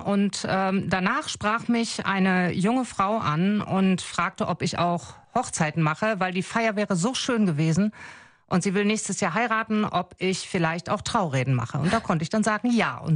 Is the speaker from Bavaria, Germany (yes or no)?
no; Wuppertal, North Rhine-Westphalia, Germany; born there; Ich bin in Wuppertal geboren und ich bin auch bewusst wieder zurückgekommen.